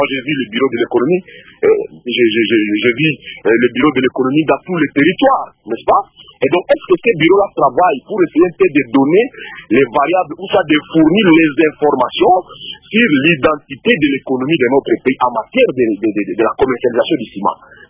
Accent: Ituri, DR Congo; Par exemple, chez nous, en Ituri

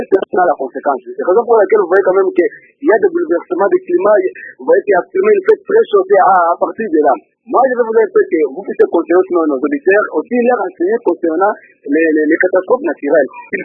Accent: Kananga, Kasaï-Central, DR Congo; Souvent, ici chez nous à Kananga

